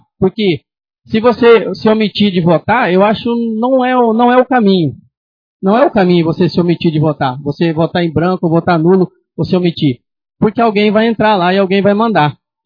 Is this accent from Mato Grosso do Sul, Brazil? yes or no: yes; Fátima do Sul, Mato Grosso do Sul, Brazil; desde a cidade de Fátima do Sul, da onde eu nasci e me criei, sempre fui envolvido na política.